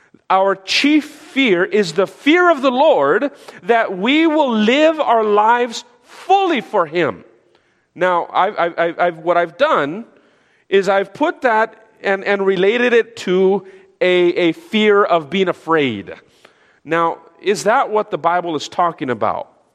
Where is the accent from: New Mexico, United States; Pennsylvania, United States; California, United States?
New Mexico, United States; I'm originally from New Mexico. I was born and raised there, and so we have family still out in New Mexico.